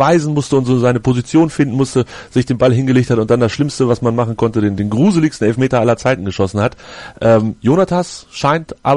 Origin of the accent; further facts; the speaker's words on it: Hanover, Lower Saxony, Germany; Ich als Hannoveraner sage, der wurde umgehauen.